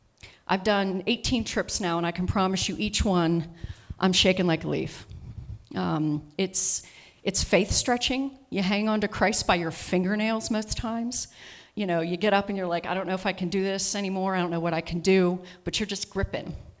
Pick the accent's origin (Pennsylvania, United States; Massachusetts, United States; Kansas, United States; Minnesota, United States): Pennsylvania, United States; Pittsburgh; I grew up in Pittsburgh, Pennsylvania. My relatives came from Slovakia area to work in the mills, steel mills in Pittsburgh.